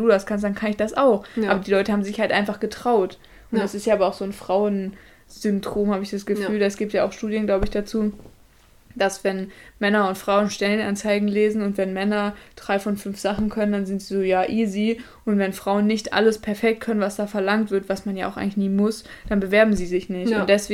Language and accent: German; Northern Germany, Germany; ich ja zum Beispiel nicht sagen würde, als Norddeutsche, sage ich mal